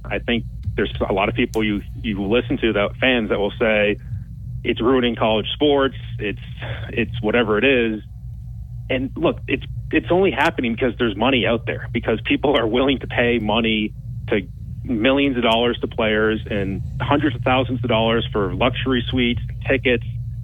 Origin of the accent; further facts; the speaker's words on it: Massachusetts, United States; I mean, I grew up in Massachusetts.